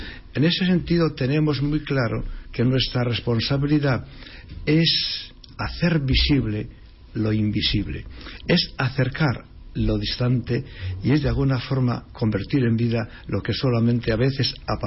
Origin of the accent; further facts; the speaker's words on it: Villar de Torre, La Rioja, Spain; also born or lived in Salamanca; Yo soy riojano, de un pueblo muy cercano a San Millán, Villar de Torre, insignificante en el calendario, en la geografía, digamos, de La Rioja. Pero bueno, yo nací ahí y prácticamente he pasado mi vida, sobre todo, en Salamanca